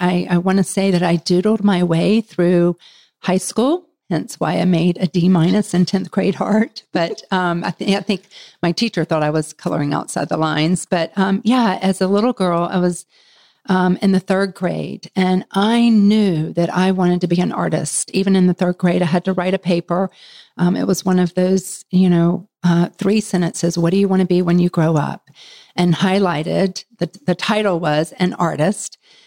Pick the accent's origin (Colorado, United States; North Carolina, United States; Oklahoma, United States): North Carolina, United States; Charlotte; from Charlotte, North Carolina.